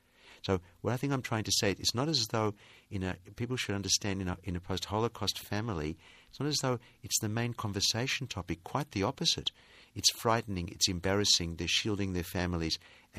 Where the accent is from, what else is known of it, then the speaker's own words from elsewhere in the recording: Australia; being Australian, for me, it's not a problem, it's not an issue.